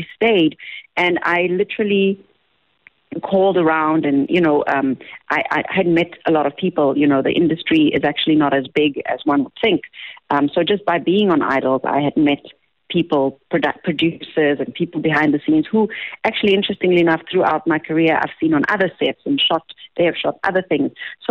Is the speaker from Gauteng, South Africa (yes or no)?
no; Kimberley, Northern Cape, South Africa; I'm from Kimberley. I don't live in Joburg.